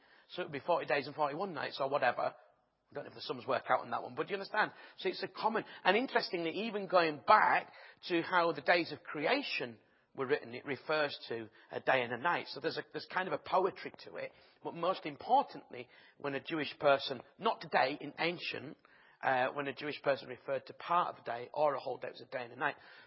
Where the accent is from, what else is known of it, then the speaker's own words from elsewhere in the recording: Bradford, Yorkshire and the Humber, United Kingdom; And I'm from Bradford.